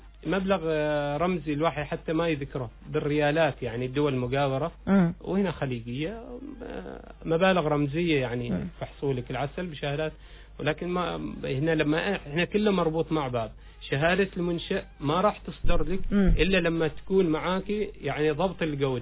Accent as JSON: {"language": "Arabic", "country": "Oman", "said": "احنا عمانيين"}